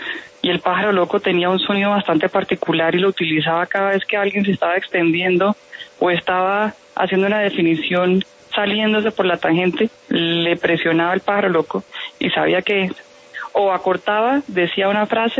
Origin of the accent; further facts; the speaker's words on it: Santa Marta, Magdalena, Colombia; born there; Tengo que decir que mi ciudad natal, Santa Marta, tiene una cantidad de destinos turísticos que hoy todavía son desconocidos